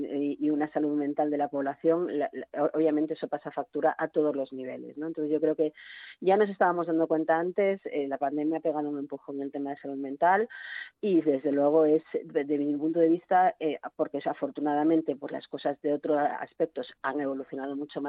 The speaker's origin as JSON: {"language": "Spanish", "region": "Asturias", "country": "Spain", "said": "Yo soy asturiana, el orbayu que se llama allí"}